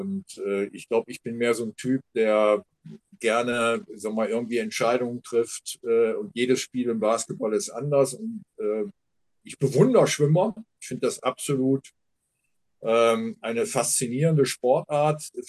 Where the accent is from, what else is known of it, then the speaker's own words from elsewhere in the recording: Hamburg, Germany; born there; Am Anfang stand bei mir auch noch drin, dass ich in Aachen geboren worden wurde, aber ich komme ja an für sich gebürtig aus Hamburg.